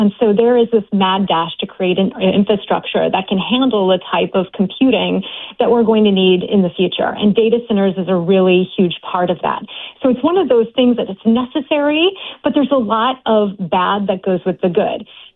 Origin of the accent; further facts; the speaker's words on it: St. Louis, Missouri, United States; now in Washington, United States; I'm originally from St. Louis. My family lives there.